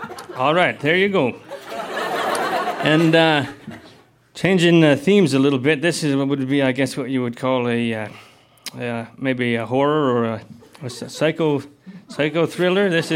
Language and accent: English; British Columbia, Canada; So I grew up in the Kootenays in BC. We didn't have scribblers.